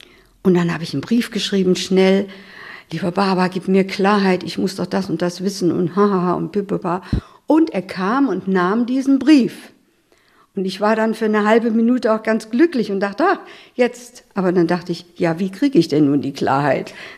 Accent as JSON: {"language": "German", "region": "Bremen", "country": "Germany", "said": "Wir sind beide aus Bremen"}